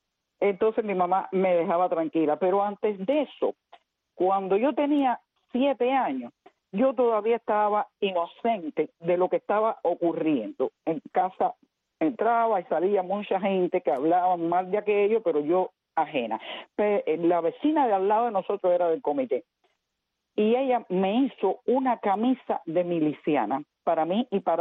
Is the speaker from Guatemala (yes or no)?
no; Cuba; also born or lived in California; now in West Palm Beach, United States; cuando yo llegué de Cuba, nosotros fuimos para California y porque allá vivía mi hermano. Pero en el año 89, mi esposo y yo con mis dos hijos vinimos de paseo a West Palm Beach porque aquí vivía la hermana de él.